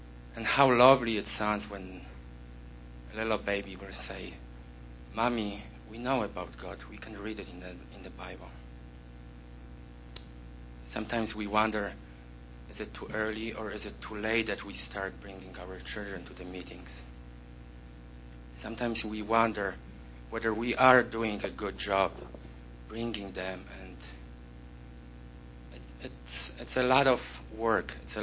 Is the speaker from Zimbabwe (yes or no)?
no; Vancouver, British Columbia, Canada; from Vancouver, BC.